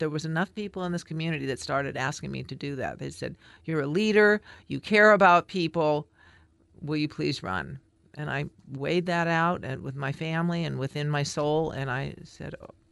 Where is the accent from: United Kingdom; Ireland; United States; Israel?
United States; Deadwood; I'm from Deadwood and I work in Florence.